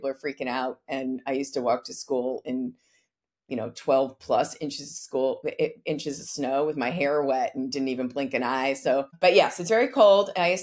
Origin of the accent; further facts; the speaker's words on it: New Hampshire, United States; now in Washington D.C., United States; I grew up in New Hampshire.